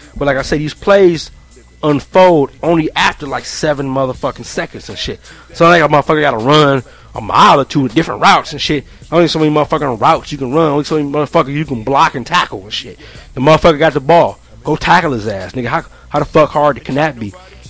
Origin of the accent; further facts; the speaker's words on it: Cleveland, Ohio, United States; That nigga from Cleveland, too. I'm from Cleveland.